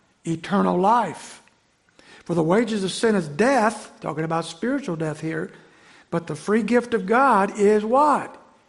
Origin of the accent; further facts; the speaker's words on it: Indiana, United States; I remember years ago, where I was growing up in Indiana, there was some old buildings that we went to school